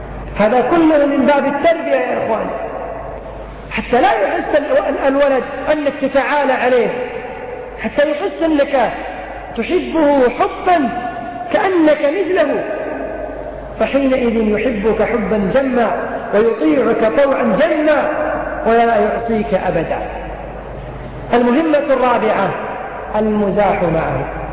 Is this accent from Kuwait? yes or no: yes; Kuwait; والعامة عندنا في الكويت يسمونها التمايل.